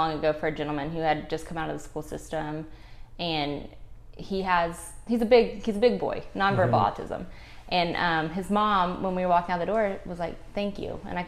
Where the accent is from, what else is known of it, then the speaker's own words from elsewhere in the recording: Cumming, Georgia, United States; Yes. So born and raised in Cumming, Georgia.